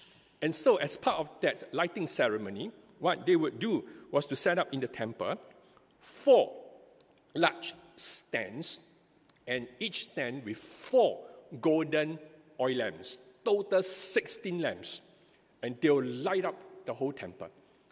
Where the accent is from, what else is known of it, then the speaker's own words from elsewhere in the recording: Singapore; Back in the 1980s, I grew up in Toa Payoh, and in those days, we had occasional blackouts.